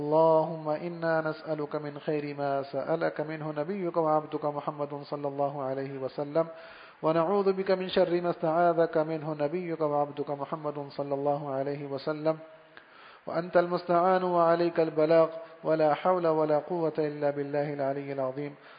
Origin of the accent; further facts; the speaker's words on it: Karachi, Sindh, Pakistan; جہاں ہم سب بھائیوں بہنوں کی پیدائش ہوئی ماشاء اللہ الحمد للہ، تو ہمارا بچپن پورا ایف سی ایریا میں گزرا.